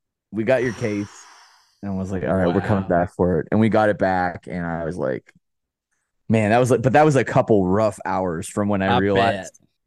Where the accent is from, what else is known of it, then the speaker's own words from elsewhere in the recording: Canada; we're Canadian, so we didn't have a bank account in the U.S.